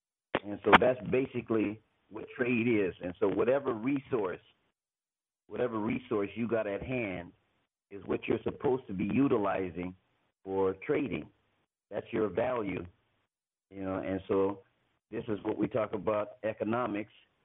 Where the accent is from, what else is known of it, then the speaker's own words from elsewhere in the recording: United States; I'm from the United States.